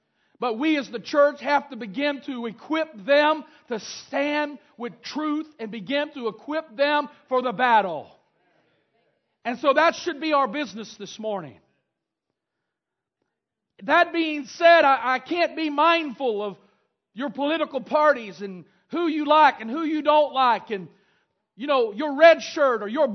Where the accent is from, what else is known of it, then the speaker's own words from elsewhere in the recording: United States; I'm an American. I take pride in being an American.